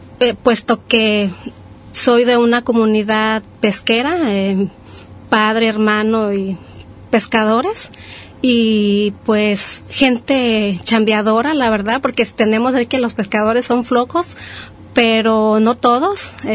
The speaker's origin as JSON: {"language": "Spanish", "town": "Escuinapa", "region": "Sinaloa", "country": "Mexico", "said": "Yo vengo de la parte sur del estado de Sinaloa, de Escuinapa. Se le conoce como la perla camaronera, porque hace bastante tiempo pues surge ahí la industria pesquera con la cooperativa General Lázaro Cárdenas"}